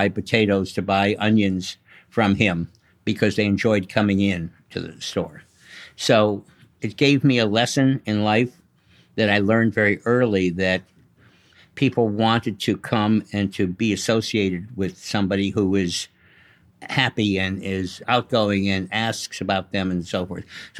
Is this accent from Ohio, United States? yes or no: yes; Cleveland, Ohio, United States; born there; I was born in Cleveland, Ohio, which is right smack dab in the middle of the country.